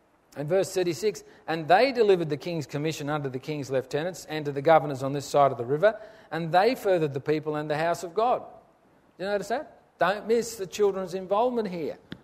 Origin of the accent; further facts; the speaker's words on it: Tamworth, New South Wales, Australia; When I was growing up, there was no such thing as Halloween. We grew up in Tamworth, no one knew about it.